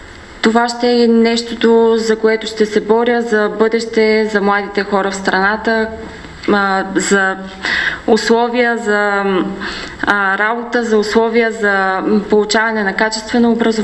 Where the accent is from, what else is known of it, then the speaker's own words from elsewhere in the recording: Sliven, Sliven Province, Bulgaria; Здравейте … на 25 години, от Сливен съм.